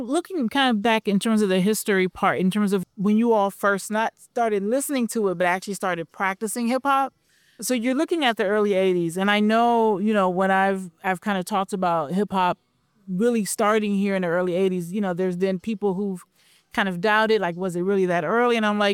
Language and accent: English; Cleveland, Ohio, United States; especially I grew up in Cleveland, the radio didn't play hip hop.